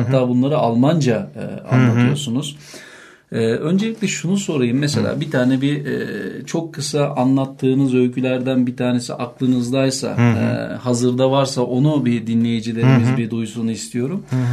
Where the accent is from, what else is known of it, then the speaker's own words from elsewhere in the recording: Karşıyaka, İzmir, Turkey; moved away; ben de bir Karşıyaka'lı olarak, bir Ege'li olarak tüylerim diken diken oldu.